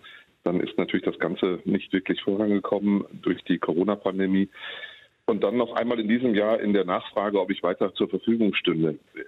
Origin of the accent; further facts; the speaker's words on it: Duisburg, North Rhine-Westphalia, Germany; Ich komme aus Duisburg und mein Vater war wirklich ein riesengroßer MSV-Fan.